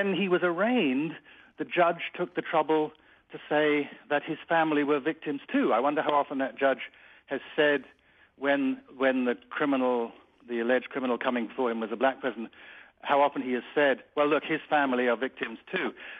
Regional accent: United States; I'm an American, so I'm stuck with us.

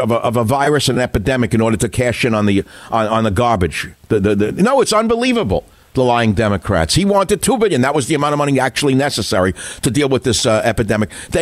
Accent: Queens, New York, United States; We're both from Queens.

